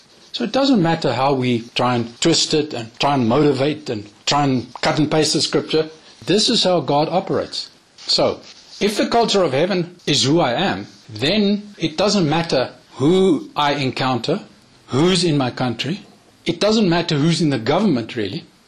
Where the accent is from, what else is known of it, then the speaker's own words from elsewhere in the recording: South Africa; South African? No, according to the law books of the nation, I am. But according to who I am in Christ, I'm not a South African. I happen to live here.